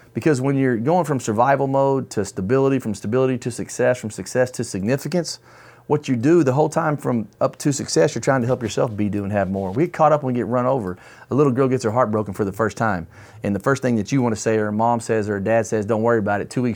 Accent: Texas, United States; born there; I was born in West Texas, and that's where they were raised. There was like 97 people in the town

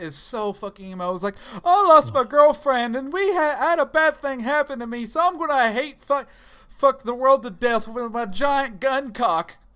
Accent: Tennessee, United States; I'm from Tennessee, and even that's fucked up.

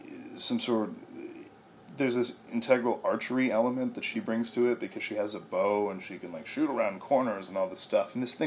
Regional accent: Canada; Not just as a Canadian, my bias

